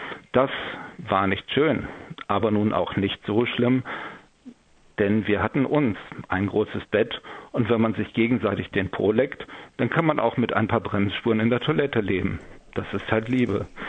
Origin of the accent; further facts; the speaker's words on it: Lower Saxony, Germany; Und ich bin ja in der Heide aufgewachsen